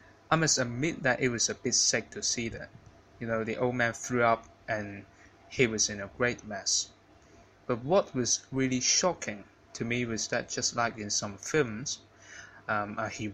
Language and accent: English; Hong Kong; from Hong Kong, China, and here's the anecdote.